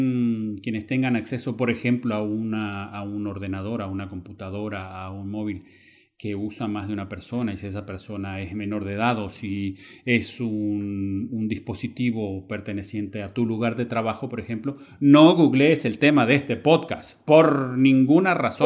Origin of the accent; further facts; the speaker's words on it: Venezuela; Yo mismo cuando crecí en Venezuela fui alguna vez allí